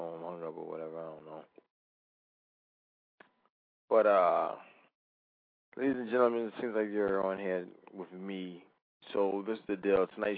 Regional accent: New York, United States; I mean, I'm from New York.

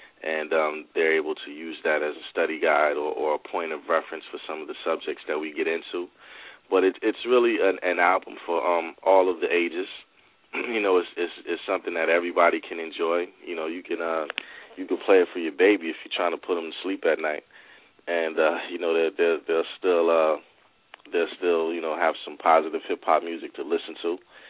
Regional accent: New Brunswick, New Jersey, United States; also born or lived in Willingboro; Well, you know, I'm from New Brunswick, New Jersey. That's where I was pretty much born and raised. I spent a lot of time between there and Willingboro. I probably moved to Willingboro in my latter teen years.

